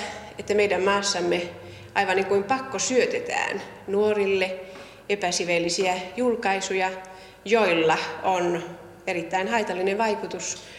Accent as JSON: {"language": "Finnish", "region": "Karelia", "country": "Finland", "said": "livannut niin kuin meillä Karjalassa sanotaan"}